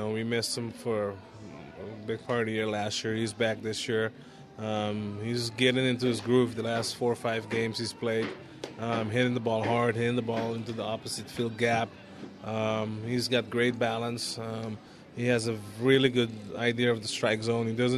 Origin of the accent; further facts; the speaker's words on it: Curaçao; Retired right before my 35th birthday. Went home to my home country. Started a baseball academy, the Dutch Antilles Baseball Academy.